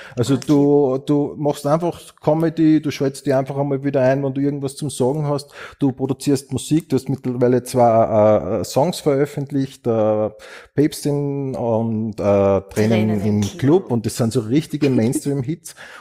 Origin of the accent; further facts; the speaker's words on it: Upper Austria, Austria; Ich bin aus Oberösterreich